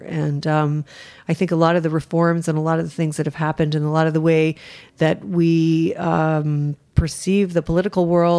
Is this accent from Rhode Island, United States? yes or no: yes; Rhode Island, United States; I'm from Rhode Island, yeah.